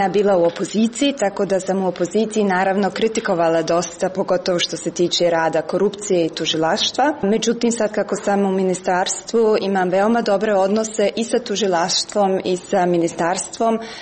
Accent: Tuzla, Federation of Bosnia and Herzegovina, Bosnia & Herzegovina; now in Austria; Ja idem možda jedan put godišnje se vraćam u Bosnu, zato što u Tuzli, u mom rodnom gradu, još uvijek su mi tetke, tetci i rodbina

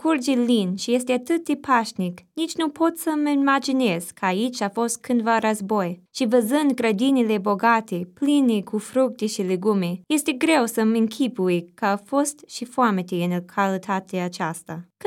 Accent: Eau Claire, Wisconsin, United States; Romanian is a second language; now in Romania; decât în orașul meu natal, Eau Claire, Wisconsin

